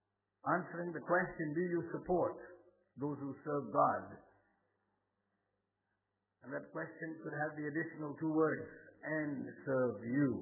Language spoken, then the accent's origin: English; Pune, Maharashtra, India; I grew up in Bishop School, Pune.